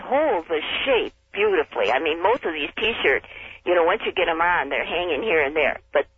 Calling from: Kenosha, Wisconsin, United States; I'm calling from Kenosha, WLIP.

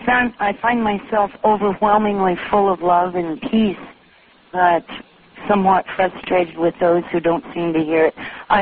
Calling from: Alaska, United States; I'm calling from Prince William Sound.

